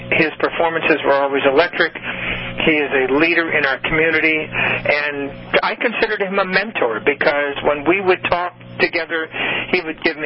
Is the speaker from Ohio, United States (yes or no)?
no; California, United States; now in Tennessee, United States; I'm originally from California, but I take pride in the fact that I've lived in Tennessee almost 40 years, and I have a Tennessee bride and two Tennessee sons, so I guess you could say that I've sort of adopted the South